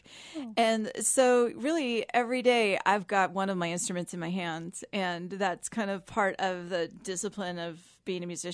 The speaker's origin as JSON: {"language": "English", "town": "Seattle", "region": "Washington", "country": "United States", "said": "Well, originally I'm from Seattle."}